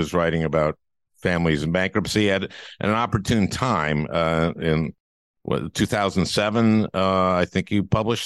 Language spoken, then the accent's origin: English; Minnesota, United States; you talk about you grew up in Iowa and I grew up in Minnesota.